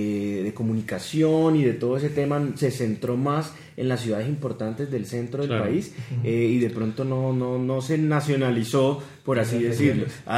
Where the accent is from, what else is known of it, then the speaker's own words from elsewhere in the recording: Barranquilla, Atlántico, Colombia; yo como barranquillero y como costeño también digo